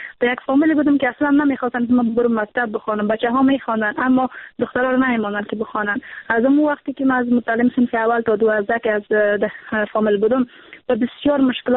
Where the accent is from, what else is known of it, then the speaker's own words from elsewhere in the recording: Samangan, Afghanistan; باید تمام دختر خانمایی که در ولایت ما هستن، چون ولایت سمنگان کاملا یک ولایت سنتی هست